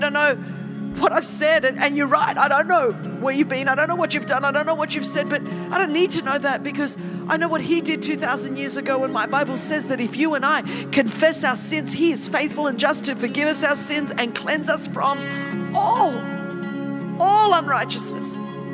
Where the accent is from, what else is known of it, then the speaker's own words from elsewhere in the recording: Australia; born there; If I wasn't born in Australia where there was a rule of law